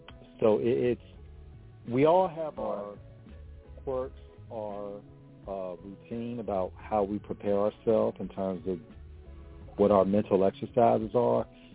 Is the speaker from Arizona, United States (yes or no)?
no; Hampton Roads, Virginia, United States; he's from this area, my hometown, Hampton Roads, Virginia